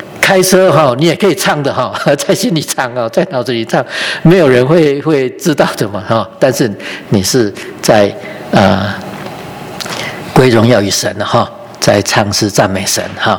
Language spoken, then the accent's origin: Chinese; China; 我们中国人说这个敬鬼神而远之嘛